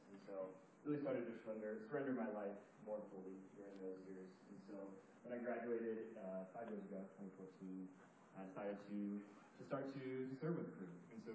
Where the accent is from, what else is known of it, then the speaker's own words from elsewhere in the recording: Greensburg, United States; Yeah, so I grew up here in Greensburg, and then went out to Northwestern University out in Chicago for college.